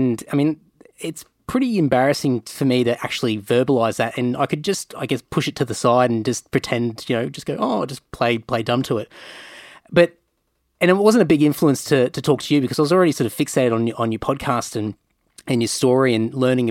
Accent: Queensland, Australia; and I grew up in Queensland, like rural Queensland, lived all over the place

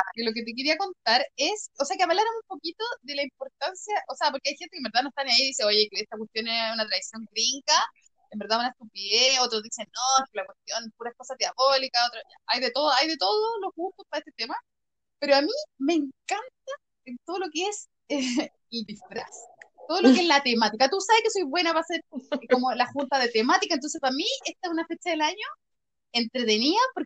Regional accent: Chile; nosotros, como chilenos, nos gusta copiar las tradiciones y costumbres americanas.

